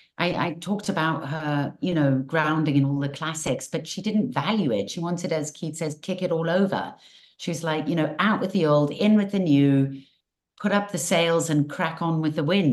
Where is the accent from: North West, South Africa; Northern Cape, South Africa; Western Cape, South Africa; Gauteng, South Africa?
Gauteng, South Africa; Johannesburg; like I'm from Johannesburg, it's like very high crime.